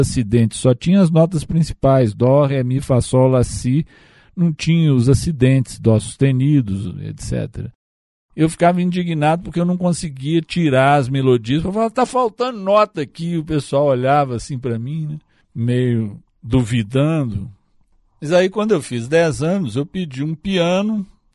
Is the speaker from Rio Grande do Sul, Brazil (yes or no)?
no; Belo Horizonte, Minas Gerais, Brazil; also born or lived in Rio de Janeiro; Eu sou natural de Belo Horizonte.